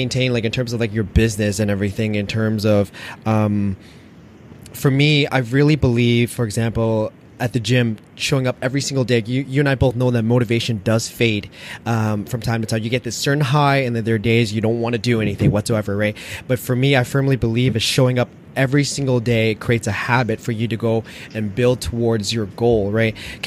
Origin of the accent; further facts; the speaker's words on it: Toronto, Ontario, Canada; and I'm from Toronto as well too, Toronto.